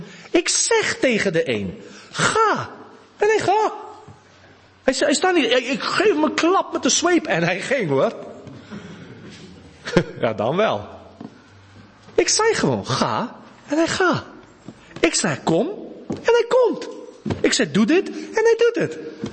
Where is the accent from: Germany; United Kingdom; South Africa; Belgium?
South Africa; now in Netherlands; ik kom uit Zuid-Afrika. Hier rijden we aan de linkerkant van de weg, hè, in of aan de rechterkant van de weg. In Zuid-Afrika rijden we aan de linkerkant van de weg.